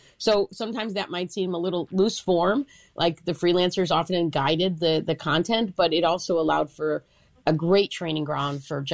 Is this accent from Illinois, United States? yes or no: yes; Chicago, Illinois, United States; I am a Chicagoan, born and raised, and many of our staff are, but even those who come from other places really adopt that.